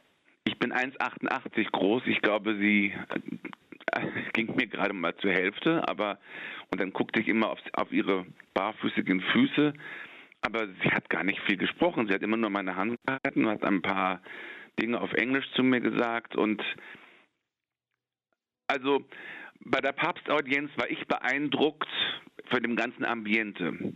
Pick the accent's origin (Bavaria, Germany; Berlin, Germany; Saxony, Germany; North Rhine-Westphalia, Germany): Berlin, Germany; born there; Und dann kannte ich aus Berlin, wo ich geboren bin